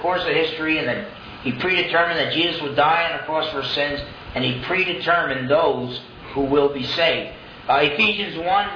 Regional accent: New Jersey, United States; also born or lived in Washington State; I was raised and born in New Jersey, and I didn't feel like accepting Christ. God ended up bringing me through the Marine Corps to Washington State, where I freely accepted Christ.

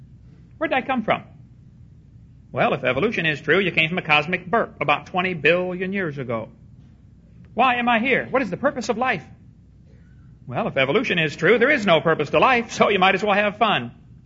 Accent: East Peoria, Illinois, United States; When I was about 6 years old, I was raised in East Peoria, Illinois.

